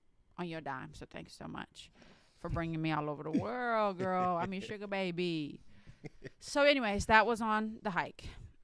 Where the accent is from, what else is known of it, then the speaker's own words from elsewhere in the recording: Brazil; I'm from Brazil.